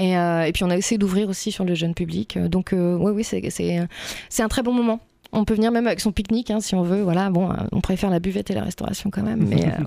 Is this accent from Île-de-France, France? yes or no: no; Château-la-Vallière, Centre-Val de Loire, France; je suis aussi de Château-Lavalière